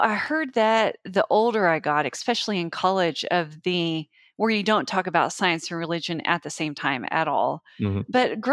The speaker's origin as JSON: {"language": "English", "region": "New Mexico", "country": "United States", "tie": "born or raised there", "said": "I grew up in Eastern New Mexico."}